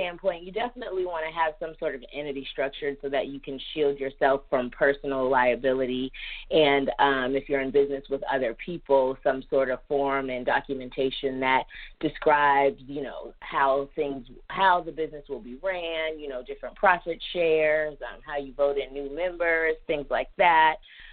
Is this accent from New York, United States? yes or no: no; Boston, Massachusetts, United States; I definitely wanted to attend an HBCU after growing up in Boston. It's very white.